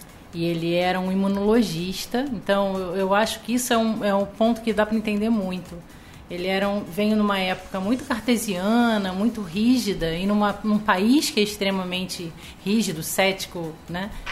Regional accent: Rio de Janeiro, Brazil; born there; Sou carioca de nascimento, sou ilhense de coração.

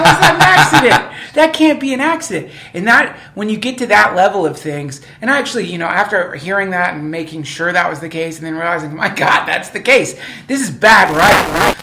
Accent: US South, United States; and I was raised in the South. I've never had a superstition of guns

